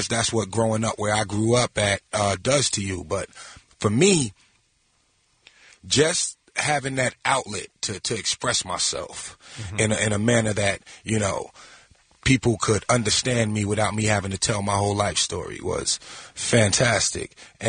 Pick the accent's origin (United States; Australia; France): United States; Long Island, New York; I'm from Long Island, born and raised, and that was big sports place, Long Island